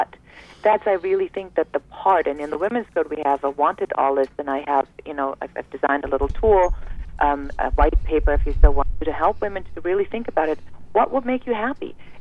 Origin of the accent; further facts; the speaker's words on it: Germany; moved away; You know, I'm an immigrant from Germany